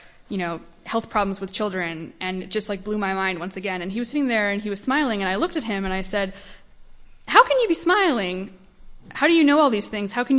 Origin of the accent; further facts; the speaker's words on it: Ohio, United States; And my own story is I'm from Ohio. I grew up in a United Church of Christ church and was very active in church.